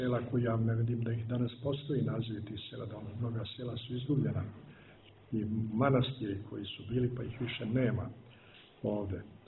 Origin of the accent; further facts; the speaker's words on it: Old Herzegovina, Montenegro; ja nikad nisam porekao da sam Hercegovac, nego mi je to čast da bude Hercegova, stara Hercegovina, ili Brđanin.